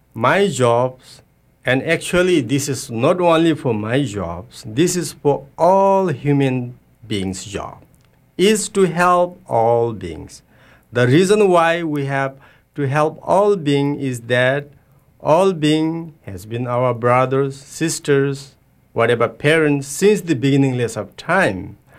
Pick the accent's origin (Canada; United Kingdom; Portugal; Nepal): Nepal; Solukhumbu, Koshi Province; born there; English is a second language; I was born in Nepal, near the Mount Everest, Solukhumbu, and I was born with a Buddhist family in Nyingmapa traditions.